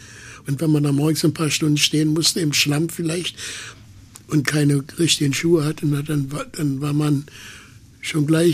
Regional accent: Berlin, Germany; Ich sage, ich komme aus Berlin.

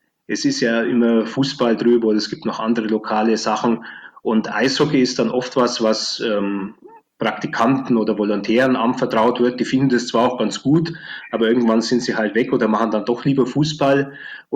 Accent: Augsburg, Bavaria, Germany; Also ich bin ja groß geworden in Augsburg

